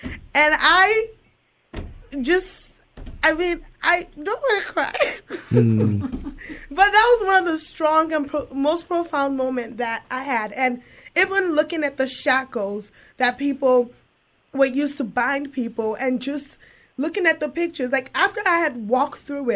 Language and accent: English; Nigeria; probably my forefathers and relatives probably did go through that because I'm originally from Nigeria.